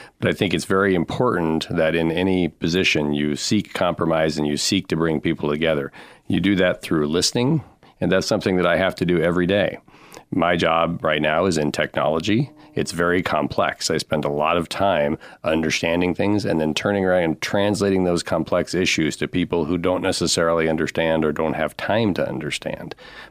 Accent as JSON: {"language": "English", "town": "North Platte", "region": "Nebraska", "country": "United States", "tie": "born or raised there", "said": "I was born and raised in North Platte. I've lived here almost my entire life, except for a few years away from college."}